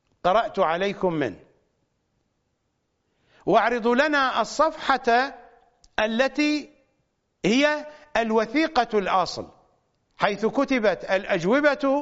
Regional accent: Iraq; moved away; ونحن أبناء العراق المعارضون للنظام البعثي، أنا واحد منهم، لا أستطيع أن أذهب إلى بلدي.

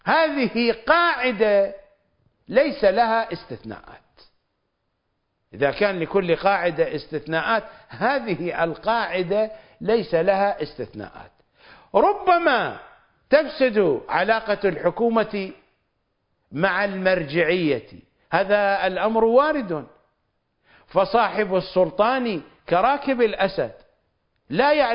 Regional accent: Iraq; ليس لأنني عراقي، ليس لأنكم عراقيون

